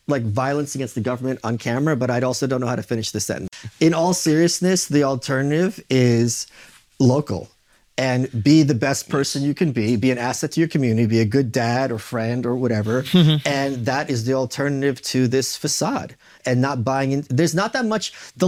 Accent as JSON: {"language": "English", "region": "Texas", "country": "United States", "said": "So as a Texan, one of the reasons I lived in Texas now"}